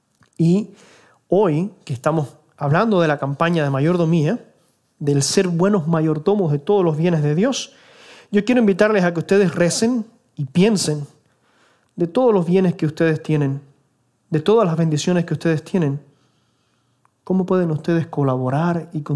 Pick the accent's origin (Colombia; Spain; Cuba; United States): Cuba; yo hago la crítica a mi propia cultura porque soy cubano, para que nadie se vaya a sorprender